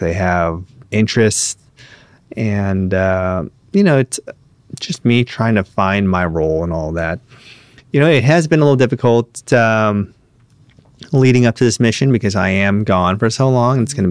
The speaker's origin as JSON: {"language": "English", "town": "Los Angeles", "region": "California", "country": "United States", "tie": "born or raised there", "also_born_or_lived": "Santa Monica", "said": "so I grew up in West Los Angeles, and then closer to high school, we moved to Santa Monica."}